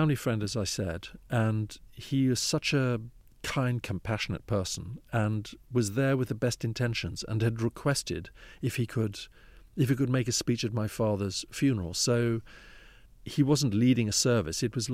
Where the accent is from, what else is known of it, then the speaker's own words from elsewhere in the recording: Eswatini; moved away; There was no television in Swaziland until 1980, after I'd already emigrated.